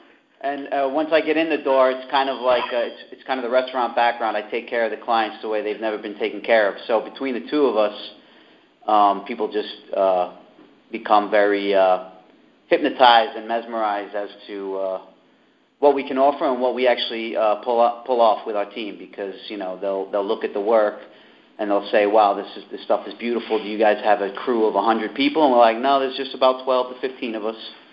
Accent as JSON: {"language": "English", "town": "Queens", "region": "New York", "country": "United States", "tie": "born or raised there", "said": "Well, we're both born and bred New Yorkers. I'm from Queens."}